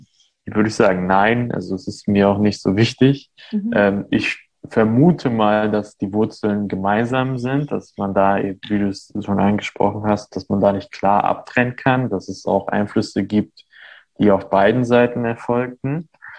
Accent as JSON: {"language": "German", "country": "Armenia", "tie": "born or raised there", "lives_now": "Germany", "said": "die wir damals in Armenien gekauft"}